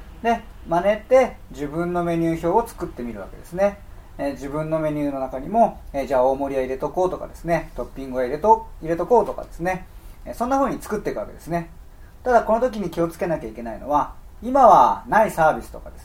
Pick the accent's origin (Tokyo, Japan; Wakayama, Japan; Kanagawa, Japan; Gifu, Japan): Kanagawa, Japan; Yokohama; 私横浜ですけども横浜ラーメンってありますよね。